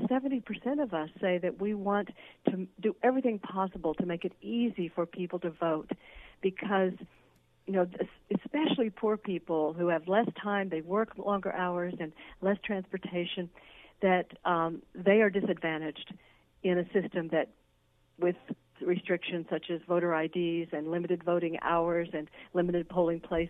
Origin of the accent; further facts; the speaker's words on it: Oregon, United States; born there; another reason I'm proud to say that I was born in Oregon